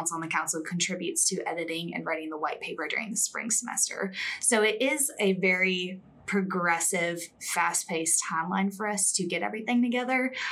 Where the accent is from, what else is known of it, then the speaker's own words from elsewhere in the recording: Buffalo, New York, United States; And I'm coming from Buffalo, New York, which is pretty much the land of snow.